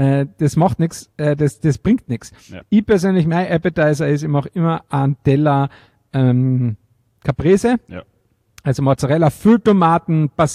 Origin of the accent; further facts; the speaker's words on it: Carinthia, Austria; Oder natürlich auch dann, und da kommt auch wieder mein Kärntner Ursprungsding her.